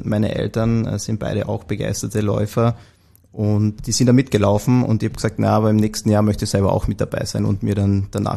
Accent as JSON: {"language": "German", "region": "Carinthia", "country": "Austria", "tie": "born or raised there", "also_born_or_lived": "Vienna", "said": "wie man es ja an meiner Stimme hört, bin ich in Kärnten aufgewachsen, geboren, dort zur Schule gegangen und meine erste Station, also universitäre Station, war dann in Wien"}